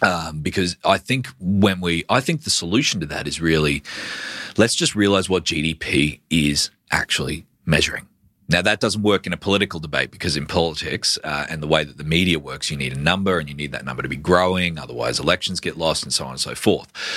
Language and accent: English; Queensland, Australia; I'm a Queenslander, first and Australian second.